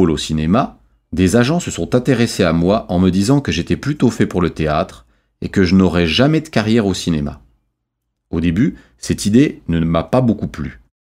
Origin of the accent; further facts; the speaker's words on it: Paris, Île-de-France, France; J'ai grandi à Paris. J'habitais dans le 18e arrondissement, à Barbès, un quartier populaire avec des gens plutôt pauvres que riches.